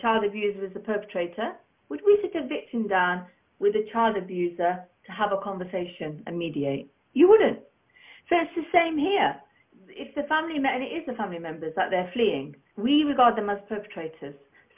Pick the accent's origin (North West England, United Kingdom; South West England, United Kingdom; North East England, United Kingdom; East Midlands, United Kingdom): East Midlands, United Kingdom; Derby; And I still go to my hometown in Derby and speak, which is where they live.